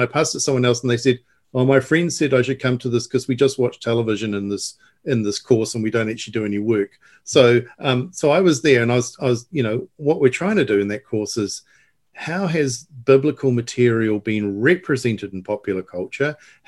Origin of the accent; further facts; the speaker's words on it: New Zealand; as I was growing up in New Zealand